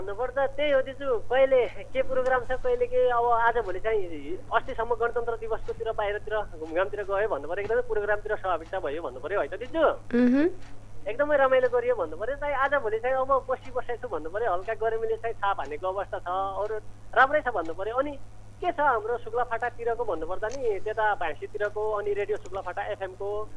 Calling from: Ghodaghodi, Sudurpashchim Province, Nepal; म यता कैलाली जिल्ला घोडाघोडी नगरपालिका … मेरो गाउँ मेरो ठाउँ कर्मभूमि माघी गाउँतिर छु

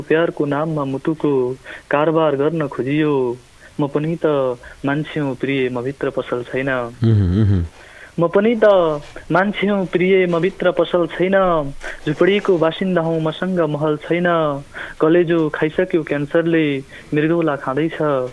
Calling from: Birendranagar, Karnali Province, Nepal; म यतै वीरनगर छु, रेडियो भेरीभन्दा अलिक तलतिर यो नौलापुर।

